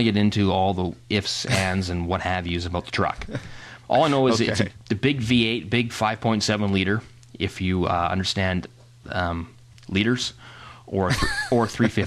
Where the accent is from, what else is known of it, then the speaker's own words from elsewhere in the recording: Richmond, British Columbia, Canada; because I grew up in Richmond and Steveston.